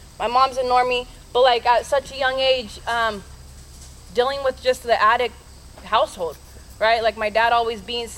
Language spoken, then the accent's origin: English; San Diego, California, United States; By the way, I'm from San Diego, California. I moved out here in 2020 to like get clean.